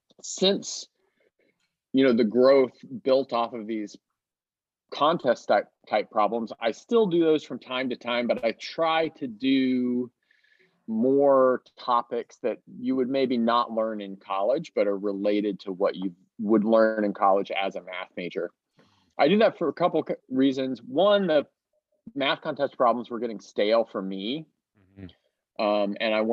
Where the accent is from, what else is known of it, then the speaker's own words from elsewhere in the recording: Little Rock, Arkansas, United States; I was on a walk and I was like really homesick for my hometown of Little Rock, Arkansas.